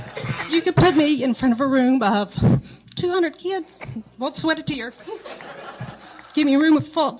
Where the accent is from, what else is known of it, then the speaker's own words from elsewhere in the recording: Charlotte, North Carolina, United States; I grew up in Charlotte.